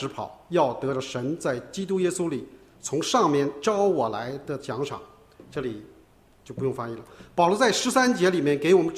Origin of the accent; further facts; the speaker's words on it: China; 我中國人覺得西人太愚蠢。